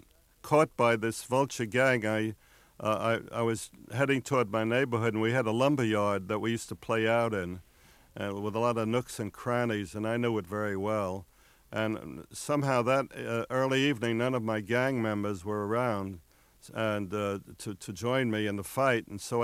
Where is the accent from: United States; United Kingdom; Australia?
United States; Bronx, New York; born or raised there